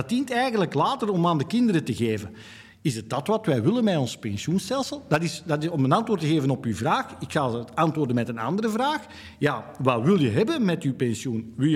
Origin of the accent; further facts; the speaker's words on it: Belgium; Ik denk niet dat het aan mij als Belg is om te zeggen hoe het in een land moet gaan of niet moet gaan.